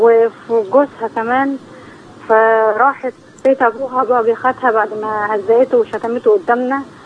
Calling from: Monufia Governorate, Egypt; ايوه انا ميال من المنوفيه.

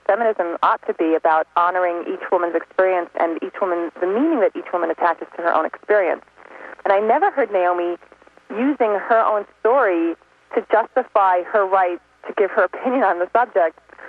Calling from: New York, United States; I'm calling from New York.

